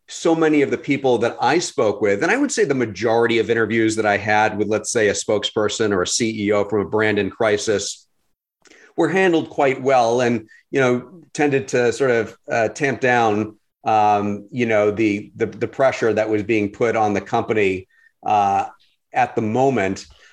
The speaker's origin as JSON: {"language": "English", "town": "Boston", "region": "Massachusetts", "country": "United States", "tie": "born or raised there", "said": "I was a local news reporter in markets like Fort Myers, Florida, Pittsburgh, and my hometown of Boston"}